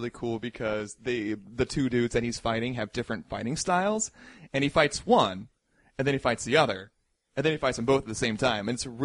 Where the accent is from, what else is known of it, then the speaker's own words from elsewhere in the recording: Quebec, Canada; I grew up in Quebec learning Quebec French.